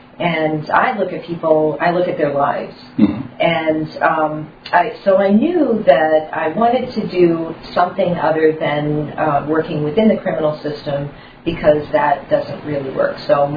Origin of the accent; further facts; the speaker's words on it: Vermont, United States; And I'm from Vermont. That's correct. Yeah, I've been practicing law in Vermont since 1989.